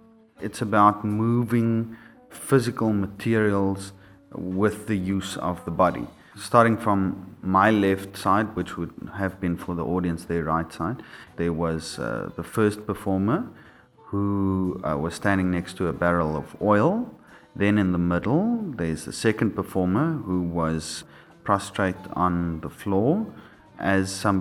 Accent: Boksburg, Gauteng, South Africa; approximately 2 years ago, I moved to Johannesburg. I grew up in Boksburg, which was a notorious right-wing white area in South Africa during apartheid. Grew up there, moved to Pretoria, moved back to Johannesburg.

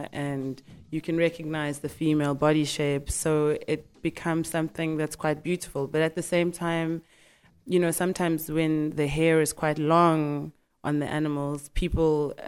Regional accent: Eswatini; now in Cape Town, South Africa; I am an artist from Swaziland, but I live in Cape Town at the moment.

